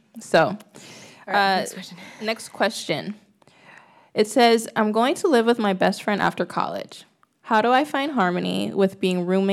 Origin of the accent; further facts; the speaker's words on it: New York, United States; now in Leeds, United States; I'm not from this area. I'm from New York.